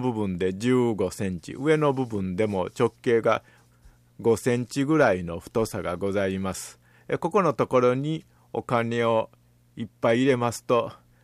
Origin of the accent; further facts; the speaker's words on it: Osaka, Japan; 例えば地元の大阪城、通天閣などのミニチュアを買ってきますと